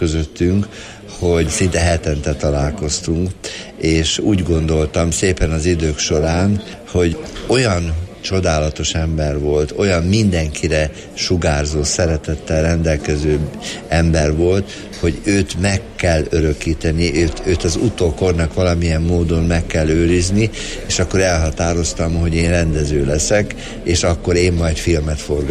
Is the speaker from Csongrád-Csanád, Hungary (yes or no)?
yes; Szeged, Csongrád-Csanád, Hungary; Én az Átkosba nőttem föl, akkor voltam kisgyerek, Szegeden éltem